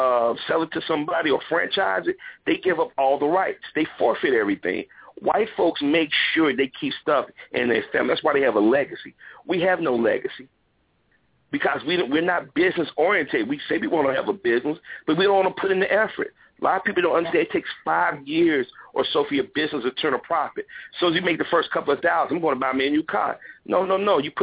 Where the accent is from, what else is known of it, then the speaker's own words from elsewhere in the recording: Chicago, Illinois, United States; I'm from Chicago, and I laugh sometimes because a lot of those murders are not black people.